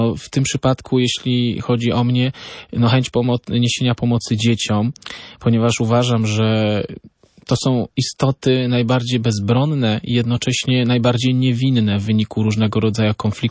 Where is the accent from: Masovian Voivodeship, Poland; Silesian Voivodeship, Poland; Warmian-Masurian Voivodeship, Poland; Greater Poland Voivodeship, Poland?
Silesian Voivodeship, Poland; Bielsko-Biała; w parafii świętego Józefa w Bielsku Białej, skąd pochodzę.